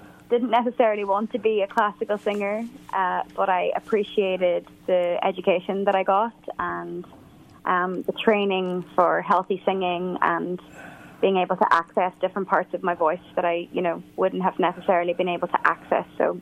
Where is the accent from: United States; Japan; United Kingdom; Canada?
United Kingdom; Derry, Northern Ireland; moved away as an adult; now in London, United Kingdom; Well, I'm from Derry, which is in Northern Ireland. Many people know it now because there's the Netflix TV show Derry Girls, so I am officially a Derry girl. And I moved to London when I was 18